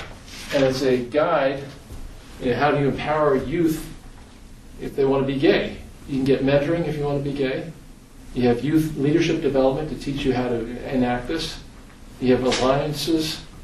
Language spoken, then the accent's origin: English; Ireland; born there; moved away; and I was born in Ireland, so I get to say it.